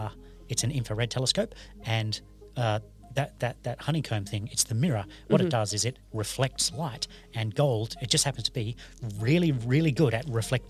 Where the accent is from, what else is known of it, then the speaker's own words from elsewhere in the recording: Australia; Sorry, I'm Australian.